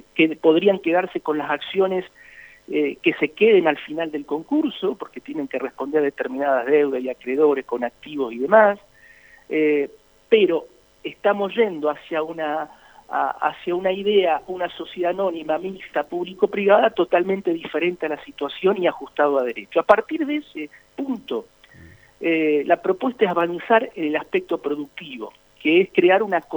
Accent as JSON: {"language": "Spanish", "region": "Santa Fe", "country": "Argentina", "said": "como santafesino yo estoy mirando los 90 años de historia de la empresa"}